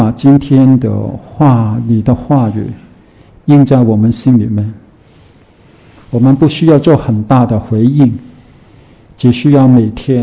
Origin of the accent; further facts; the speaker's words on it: Hong Kong; 只是我们香港人太忙了